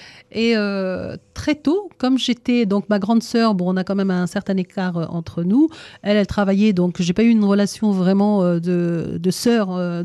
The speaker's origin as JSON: {"language": "French", "town": "Oran", "region": "Oran Province", "country": "Algeria", "tie": "born there", "said": "Oui, je suis née en Algérie. Dans une ville qui s'appelle Oran."}